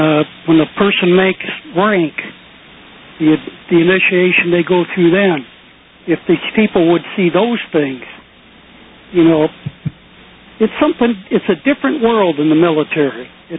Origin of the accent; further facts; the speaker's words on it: Wabasha, Minnesota, United States; I'm from Wabasha.